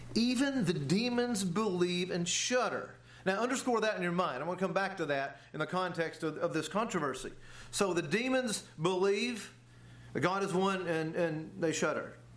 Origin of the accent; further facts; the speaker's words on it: Georgia, United States; I'm from North Georgia.